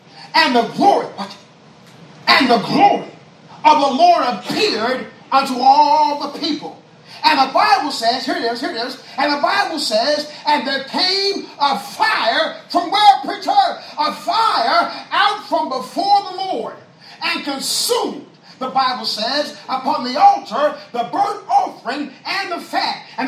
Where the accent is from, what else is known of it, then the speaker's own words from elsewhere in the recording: Chicago, Illinois, United States; Yeah, I'm from the city. I'm from Chicago West Side.